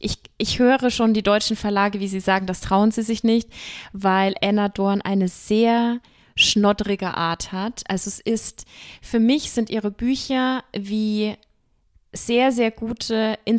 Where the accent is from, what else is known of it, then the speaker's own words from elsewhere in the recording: Germany; weil ich als Deutsche habe mir angemaßt, über New York zu schreiben